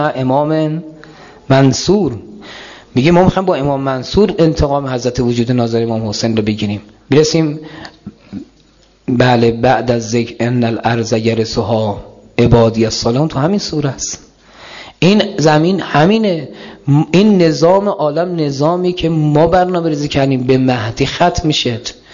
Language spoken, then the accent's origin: Persian; Isfahan, Iran; من خودم تو همین اصفهان که بچه اصفهان هستیم و اصفهان رو چرخیدیم،